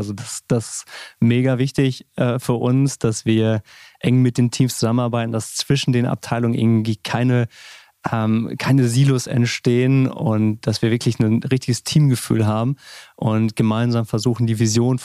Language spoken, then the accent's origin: German; Paderborn, North Rhine-Westphalia, Germany; Ich bin in Paderborn geboren, Paderborn aufgewachsen.